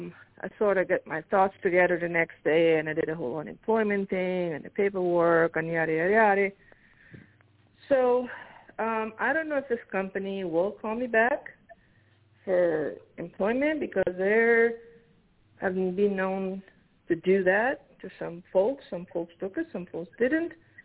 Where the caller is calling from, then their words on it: New Jersey, United States; I'm calling from New Jersey.